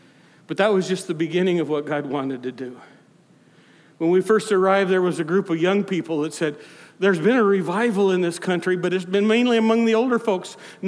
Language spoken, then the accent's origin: English; United States; I, as an American, you can't go into another person's country and say, this is the way you should do things.